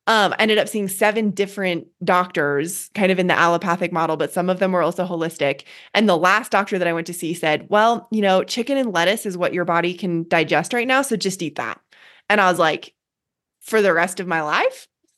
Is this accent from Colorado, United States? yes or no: yes; Boulder, Colorado, United States; I grew up in Boulder, Colorado. My parents are total hippies.